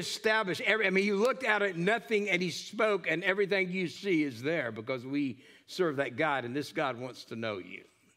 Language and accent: English; New Diana, Texas, United States; also born or lived in Corpus Christi / Alaska / Washington; But I remember when I was a boy, we lived in East Texas, New Diana, just outside of Longview.